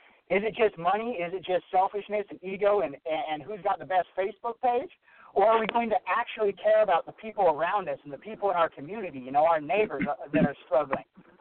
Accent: United States; I'm Native American like you, Don. Our people aren't even fucking here anymore.

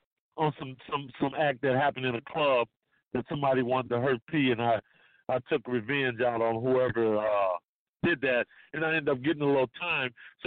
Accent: New Orleans, Louisiana, United States; Being as though I'm from New Orleans, so I had to scout the whole Bay Area out

